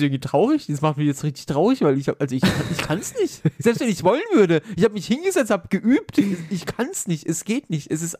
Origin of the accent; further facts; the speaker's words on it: Germany; accent: German; ich habe natürlich einen fiesen deutschen Dialekt, wenn ich Englisch rede, so generell.